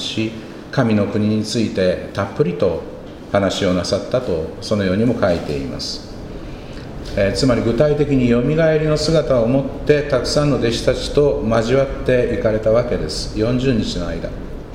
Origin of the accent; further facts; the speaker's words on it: Kansai, Japan; accent: Kansai dialect; 私は、まあ、日本語と関西弁との2カ国語しか喋れませんけれども